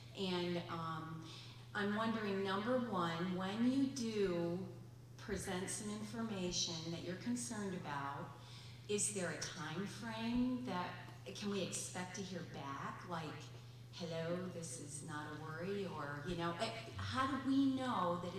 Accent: Dimmick Township, Pennsylvania, United States; I'm from Dimmick Township in Susquehanna County.

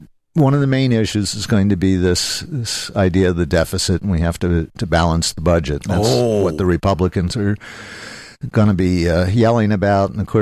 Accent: Los Altos, California, United States; there's my hometown of Los Altos on the front page of the New York Times.

